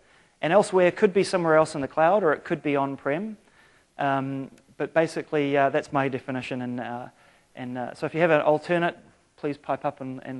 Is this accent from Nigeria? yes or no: no; New Zealand; moved away as an adult; now in Seattle, United States; I moved to the States in 2007, but I'm from New Zealand.